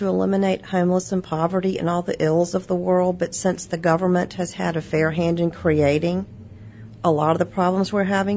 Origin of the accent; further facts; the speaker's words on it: the South, United States; Look, I'm a Southerner.